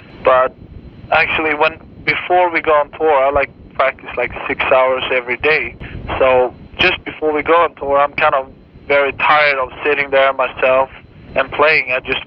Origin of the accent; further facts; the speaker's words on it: Gothenburg, Västra Götaland, Sweden; In Gothenburg.